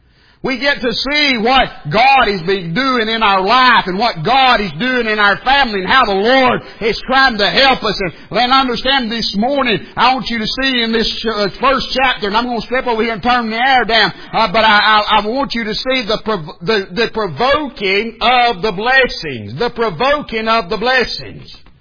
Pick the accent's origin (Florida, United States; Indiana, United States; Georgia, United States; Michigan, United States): Georgia, United States; born there; not because I was born in North Georgia, not because I'm a United States citizen